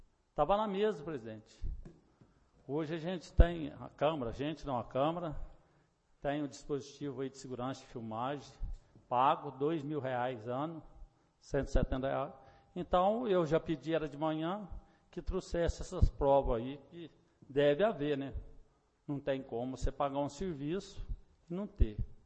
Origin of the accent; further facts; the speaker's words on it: Muzambinho, Minas Gerais, Brazil; E eu sou 100% muzambiense, nascido, criado aqui, nunca saí de Muzambim.